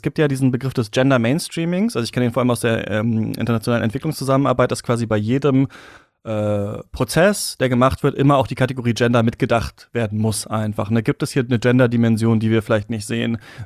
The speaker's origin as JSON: {"language": "German", "region": "East Germany", "country": "Germany", "tie": "born there", "said": "ich bin wirklich echt so kurz vor Mauerfall geboren im Osten"}